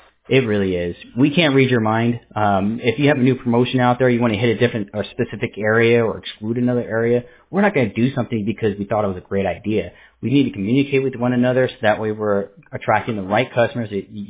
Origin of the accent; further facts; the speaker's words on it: New York City, New York, United States; born there; Yeah, I was born in the Bronx, New York, don't worry.